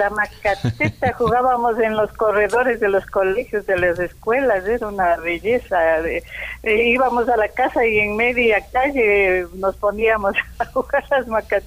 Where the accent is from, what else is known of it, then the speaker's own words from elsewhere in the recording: Riobamba, Chimborazo, Ecuador; En Riobamba te estoy diciendo, porque yo mi niñez y parte de mi adolescencia pasé en Riobamba.